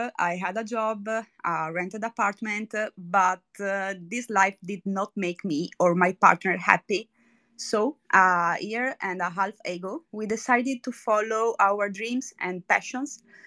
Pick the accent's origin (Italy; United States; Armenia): Italy; I'm 30 years old and I'm Italian.